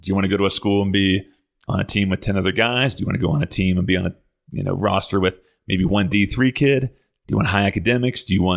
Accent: Kentucky, United States; since I am from Kentucky, you know, it's up there with New York City, Washington, D.C., Indiana, as being, you know, basketball meccas, right? So I knew there was tons of talent in Kentucky because I grew up there

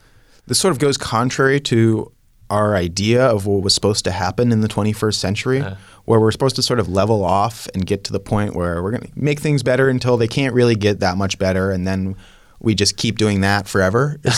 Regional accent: Palo Alto, California, United States; Well, I grew up in Palo Alto, California, and it was a strange place to grow up

